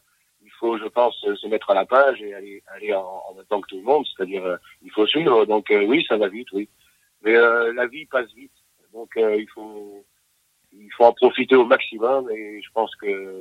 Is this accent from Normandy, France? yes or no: no; Brittany, France; born there; Et puis je suis né en Bretagne, voilà.